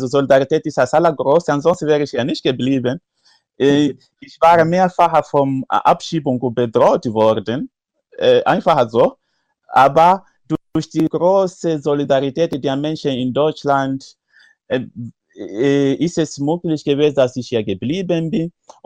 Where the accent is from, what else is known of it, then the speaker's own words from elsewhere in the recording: Mozambique; Ich komme tatsächlich aus Mosambik